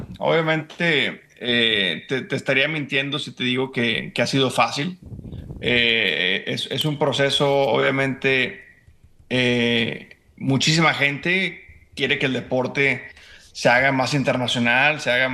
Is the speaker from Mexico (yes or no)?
yes; Mexico; como piloto mexicano, como piloto latino, definitivamente ha sido difícil llegar aquí